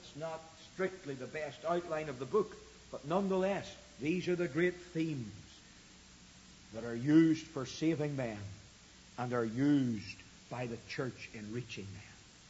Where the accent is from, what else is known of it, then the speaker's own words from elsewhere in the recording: Ireland; now in United States; It's very interesting to me as an Irishman that even the densely Roman Catholic south of Ireland yielded a fruitful harvest of souls for Jesus Christ